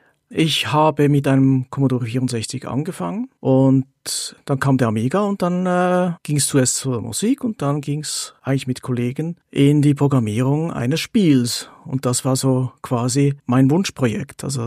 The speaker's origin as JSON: {"language": "German", "country": "Switzerland", "said": "Ich bin aus der Schweiz."}